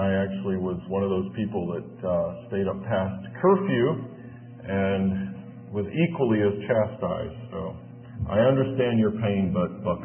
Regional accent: Kansas City, United States; from Kansas City.

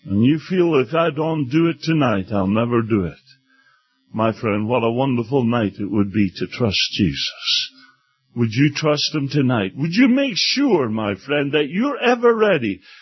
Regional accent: Scotland, United Kingdom; I'm a Scotsman.

